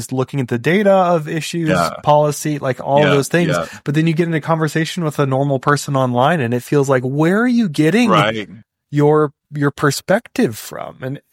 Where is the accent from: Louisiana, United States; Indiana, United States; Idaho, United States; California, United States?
Idaho, United States; And like, I grew up in Idaho, and people wouldn't think this, like, we're near Oregon and Washington